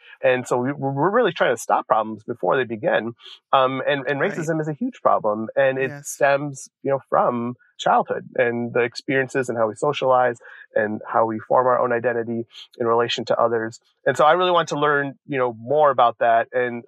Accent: Joliet, Illinois, United States; one of my earliest memories of realizing I was being othered, if you will, was when I was around 6 or 7 growing up in Joliet, Illinois.

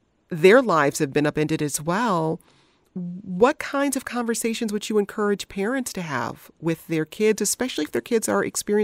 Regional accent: New York City, New York, United States; We're from New York City and we know people who have passed away

